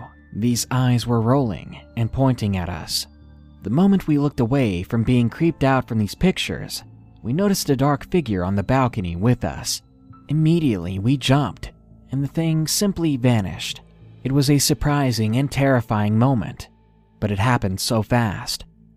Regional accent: Prince Edward Island, Canada; I'm Canadian, but I'm from the smallest province in Canada.

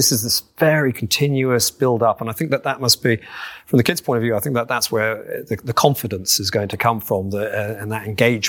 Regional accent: London, United Kingdom; now in Bristol, United Kingdom; I grew up in London. I live in Bristol.

